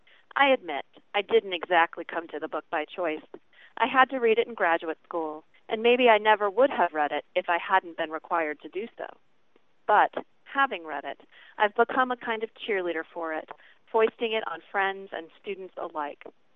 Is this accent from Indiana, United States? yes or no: yes; Muncie, Indiana, United States; from Muncie, Indiana.